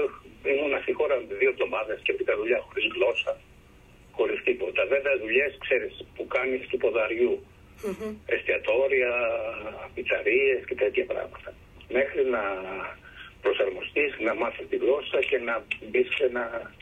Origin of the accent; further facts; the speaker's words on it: Piraeus, Attica, Greece; Εγώ γεννήθηκα και μεγάλωσα στον Πειραιά. Στον Πειραιά, εκεί πήρα σχολείο.